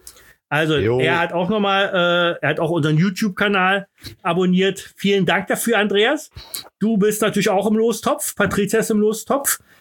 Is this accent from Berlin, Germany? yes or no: yes; Berlin, Germany; bei uns in Berlin.